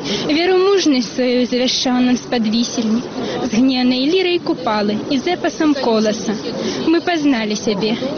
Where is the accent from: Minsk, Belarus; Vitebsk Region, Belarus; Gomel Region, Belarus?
Gomel Region, Belarus; Gomel; я студентка, вчуся у Білоруському державному університеті. Я сама з Гомеля, ось, і, напевно, білоруську мову, білоруські вірші, це все для мене з маленства.